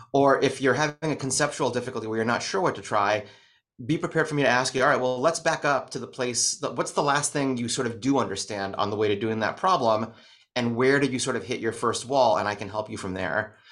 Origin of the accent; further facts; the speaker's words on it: New York, United States; I've been doing musicals since since age seven or something when I grew up in New York.